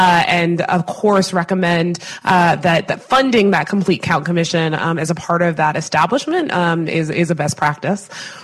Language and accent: English; Phoenix, Arizona, United States; Phoenix, Arizona, my hometown